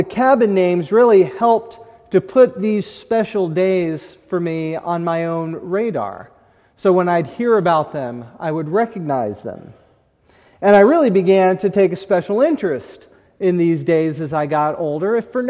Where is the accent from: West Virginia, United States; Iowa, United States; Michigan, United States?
West Virginia, United States; And when we were kids growing up in West Virginia, we used to love going to church camp in the summer.